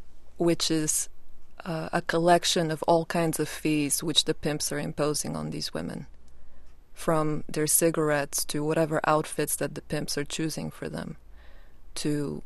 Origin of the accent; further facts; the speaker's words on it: Bulgaria; I come from Bulgaria, and I show up to the village where I'm from